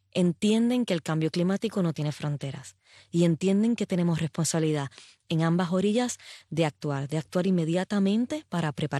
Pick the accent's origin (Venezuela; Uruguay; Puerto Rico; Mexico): Puerto Rico; yo me crié en Puerto Rico y sabíamos cuál era el patrón de un huracán cuando venía formándose en el Atlántico